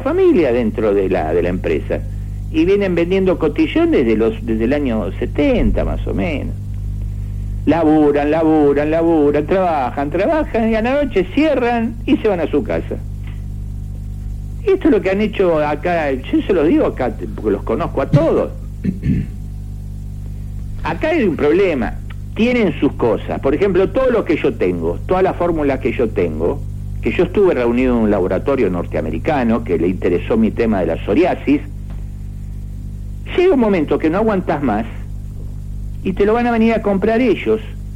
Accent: Argentina; siendo argentino

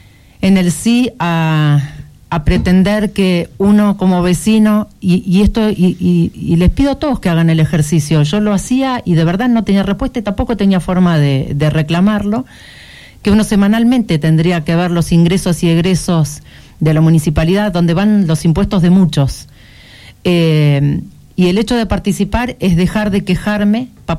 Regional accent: Tierra del Fuego, Argentina; somos fueguinos

